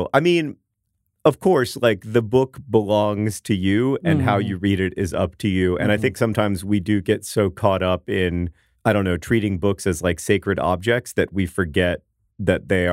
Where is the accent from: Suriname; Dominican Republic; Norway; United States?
Norway; Drøbak, Akershus; English is a second language; I am from Norway. Drabach